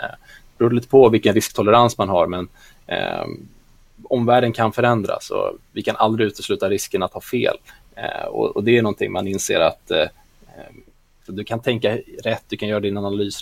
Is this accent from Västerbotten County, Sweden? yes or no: no; Järfälla, Stockholm County, Sweden; där jag växte upp i norr om Stockholm, i Järfälla